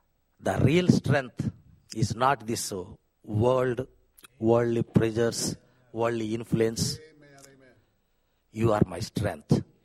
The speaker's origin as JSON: {"language": "English", "country": "India", "also_born_or_lived": "Kuwait", "said": "Even I am Indian."}